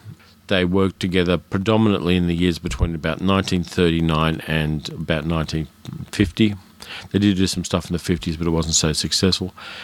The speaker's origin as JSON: {"language": "English", "country": "Australia", "accent": "Australian", "said": "I've got my Australian accent to the extent that I still have an Australian accent."}